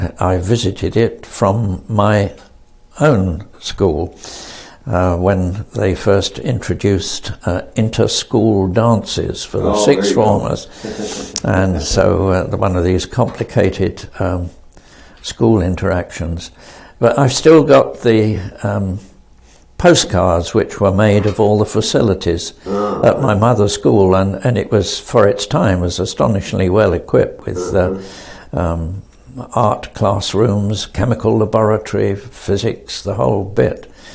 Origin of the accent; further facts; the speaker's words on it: Cricklewood, London, United Kingdom; born there; I was born in Cricklewood, which is North London.